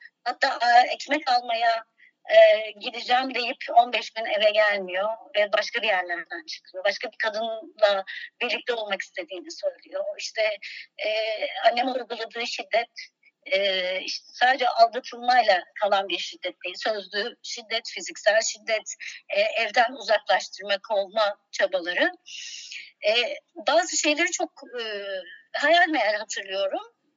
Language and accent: Turkish; Istanbul, Turkey; born there; 1979 İstanbul doğumluyum. Sivaslı bir ailenin kızıyım.